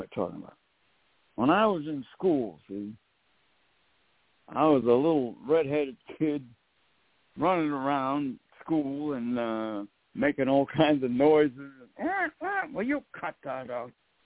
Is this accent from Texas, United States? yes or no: yes; Texas, United States; I come from Texas.